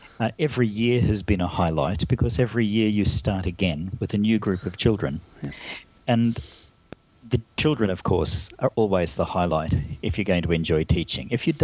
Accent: Queensland, Australia; now in Melbourne, Australia; it was much more difficult for me as a Queenslander to understand what was going on there.

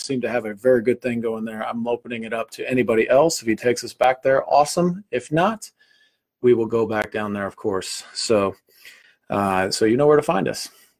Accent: Holly Hill, South Carolina, United States; So I grew up in Holly Hill, South Carolina, and Holly Hill United Methodist Church.

